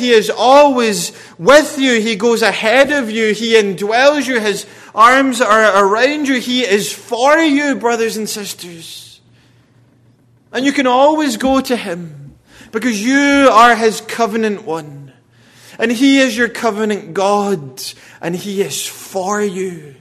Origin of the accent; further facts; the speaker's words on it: Scotland, United Kingdom; And growing up in Scotland and state school, we used to say if someone mistreated you